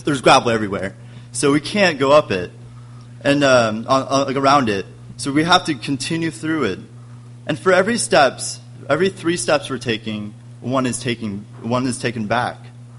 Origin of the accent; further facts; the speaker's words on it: Oregon, United States; a mountain called Mount McLaughlin that is close by to my hometown.